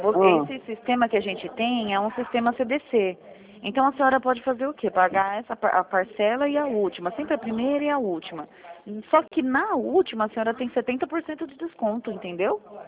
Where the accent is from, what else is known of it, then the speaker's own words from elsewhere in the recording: São Paulo, Brazil; eu sou de São Paulo